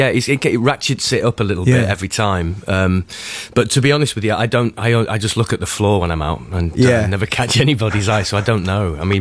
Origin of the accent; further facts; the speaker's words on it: Nelson, North West England, United Kingdom; I grew up just outside Manchester, like you. You know